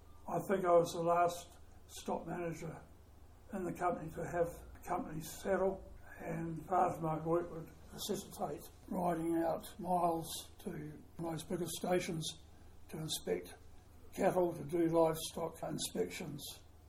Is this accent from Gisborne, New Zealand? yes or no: no; Christchurch, Canterbury, New Zealand; also born or lived in Wellington; We eventually finished up in Christchurch for our schooling years, where my father was a businessman.